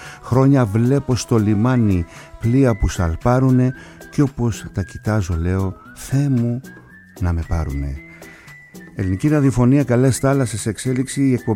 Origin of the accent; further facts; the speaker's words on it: Kasos, South Aegean, Greece; και στο νησί μου την Κάσο